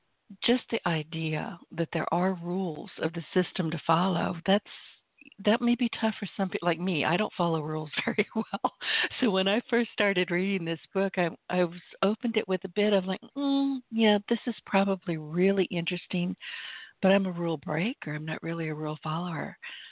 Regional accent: San Francisco, California, United States; now in US South; I'm laughing because I am in the South, so I know what you're talking about. I came from San Francisco to the South, so I get it.

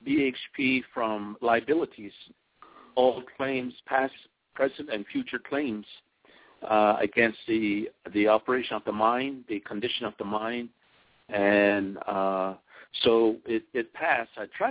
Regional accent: Shiprock, New Mexico, United States; Yeah, I'm from Shiprock.

